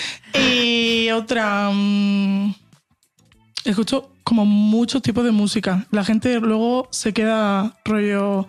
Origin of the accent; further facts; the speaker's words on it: Fuengirola, Andalusia, Spain; now in Madrid, Spain; De hecho, en Fuengirola, que es de donde yo soy, aún más, porque es como la Costa del Sol, utilizan un montón eso.